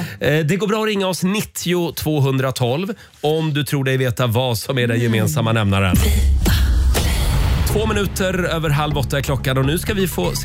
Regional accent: Gävle, Gävleborg County, Sweden; accent: Gävle dialect; Ja, jag är från Gävle.

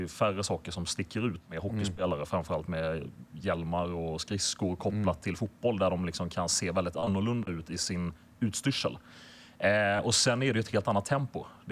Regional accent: Vetlanda, Jönköping County, Sweden; Jag kommer från Vetlanda

